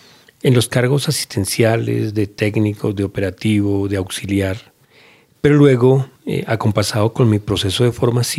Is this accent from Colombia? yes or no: yes; Soacha, Cundinamarca, Colombia; colombiano, nacido muy cerca de acá en el municipio de Soacha, la ciudad del sol y de la luna, que me ha forjado como un colombiano